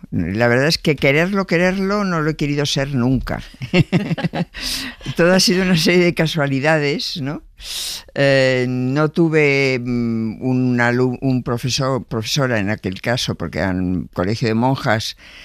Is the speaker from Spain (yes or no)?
yes; Barcelona, Catalonia, Spain; yo soy de Barcelona, o sea que no he tenido que descubrir el mar nunca, ¿no? Aunque soy de una generación donde había mucha gente que pasaban muchos años antes de que viera el mar en España